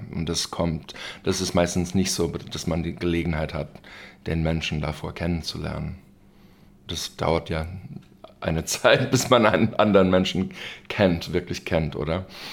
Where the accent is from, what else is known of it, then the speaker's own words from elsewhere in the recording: Germany; moved away; Und ich glaube, das ist eine Sache, man wird älter und ich lebe seit 20 Jahren nicht mehr in Deutschland.